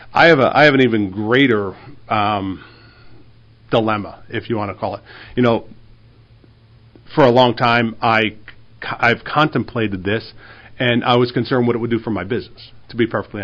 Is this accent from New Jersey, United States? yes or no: yes; New Jersey, United States; the one thing with me growing up in New Jersey, I'm always going to be honest.